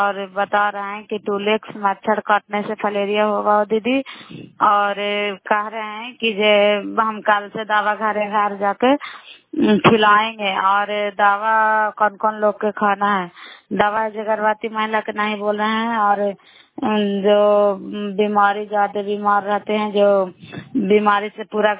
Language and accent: Hindi; Bihar, India; नालंदा जिला करार ब्लॉक की निवासी हूँ।